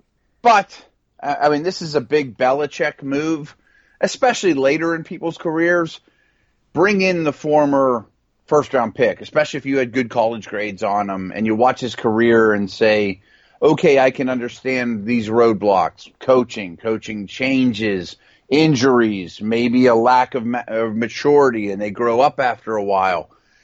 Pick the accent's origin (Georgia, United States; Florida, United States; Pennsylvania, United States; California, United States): Pennsylvania, United States; Pittsburgh; they watch Brian O'Neill from my hometown here, Pitt